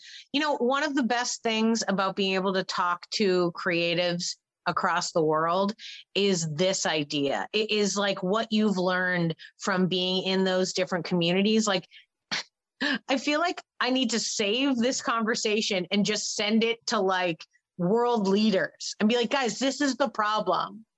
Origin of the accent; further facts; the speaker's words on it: Northeast, United States; Like I'm from the Northeast of the US and now I live in the Central South.